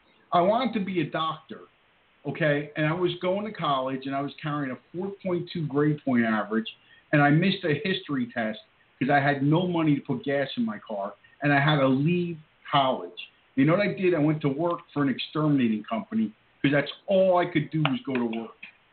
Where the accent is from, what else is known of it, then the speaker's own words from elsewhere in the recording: Newark, New Jersey, United States; I grew up in Newark, New Jersey. No, I'm not lying to you.